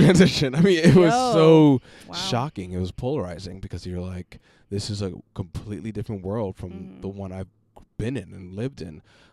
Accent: New York City, New York, United States; growing up in Brownsville, Brooklyn, there weren't many opportunities to be like be in the arts.

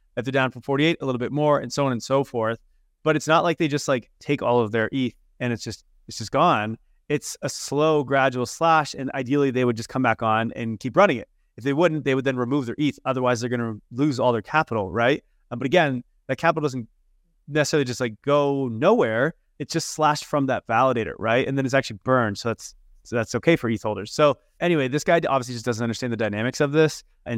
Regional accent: Canada; I'm Canadian, so I can't use Binance.

